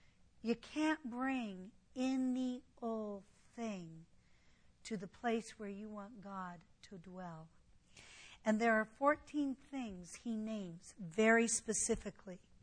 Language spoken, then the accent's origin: English; Colorado, United States; I was raised in Colorado. Cottonwood was rampant in Colorado, grew naturally there.